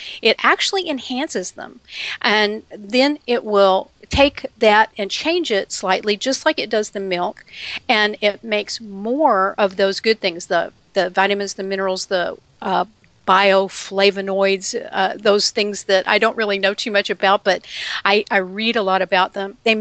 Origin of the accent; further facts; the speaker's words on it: Texas, United States; I'm from Texas. I got to say howdy.